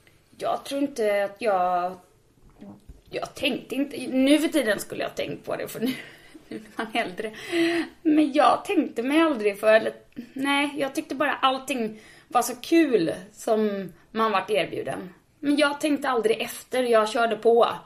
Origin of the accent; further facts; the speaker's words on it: Varberg, Halland County, Sweden; Ja, men jag kommer från Varberg, jag har gått skola där